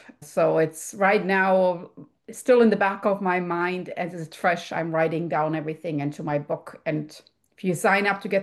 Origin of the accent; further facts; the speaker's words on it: Germany; English is a second language; you can hear from my accent, born in Europe, particularly in Germany, actually.